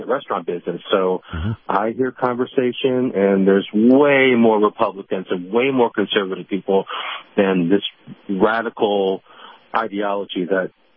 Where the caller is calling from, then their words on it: Aurora, Colorado, United States; I'm calling from Aurora, Colorado.